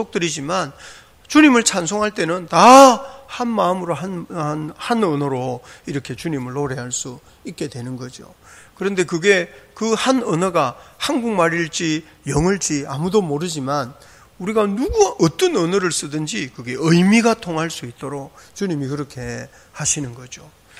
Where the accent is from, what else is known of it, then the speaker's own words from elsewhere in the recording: Jeolla, South Korea; 저는 제가 웬 경상도, 저 전라도 사람인데